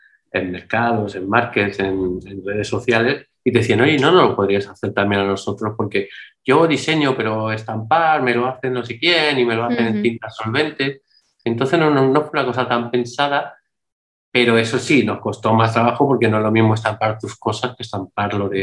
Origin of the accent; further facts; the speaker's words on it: Madrid, Community of Madrid, Spain; yo me considero madrileño, pero realmente soy de muchos sitios y de hecho mi forma de hablar no es madrileña y constantemente uso palabras latinas y en fin, todo el mundo me dice de dónde soy.